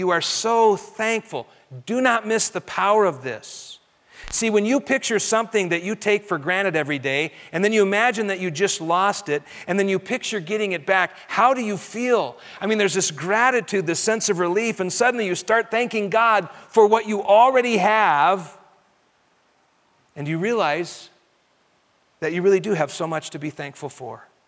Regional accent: Colorado, United States; because I grew up in Colorado, but did not learn how to ski till I was 28 years old.

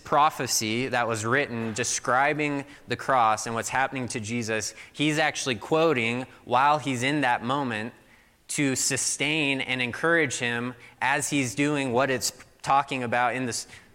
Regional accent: Missouri, United States; So I grew up in Missouri, and they have, like, loud thunder, like, huge thunderstorms there.

